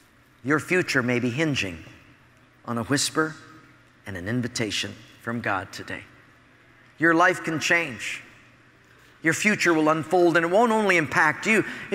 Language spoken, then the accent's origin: English; Hawaii, United States; And because I'm from Hawaii, our denomination sent me to close down a small little fledgling church of 23 people in Hilo.